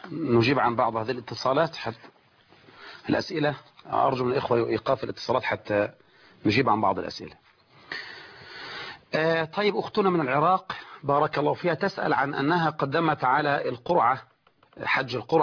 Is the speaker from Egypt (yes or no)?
yes; Egypt; وبالمناسبة أنبه لمسألة هنا وهي مسألة مشهورة عندنا في مصر